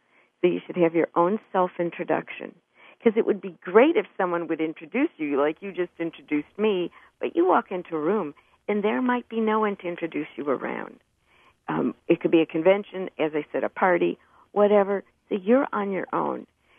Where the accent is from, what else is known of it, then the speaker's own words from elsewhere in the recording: Chicago, Illinois, United States; I'm originally from Chicago, and you know that's old politics.